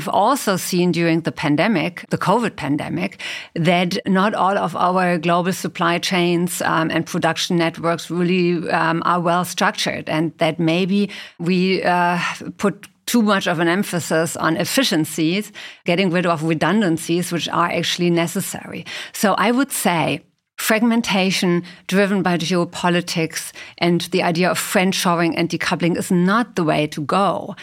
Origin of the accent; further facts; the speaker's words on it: Germany; And I come from Germany, and we have felt that over the last couple of years dramatically with regard to our energy sector.